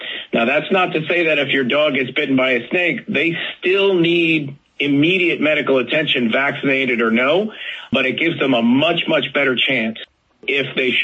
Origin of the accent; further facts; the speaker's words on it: Florida, United States; moved away; Like, I grew up in Florida, and then I moved to California, so porcupines is not a thing I've ever really had experience with.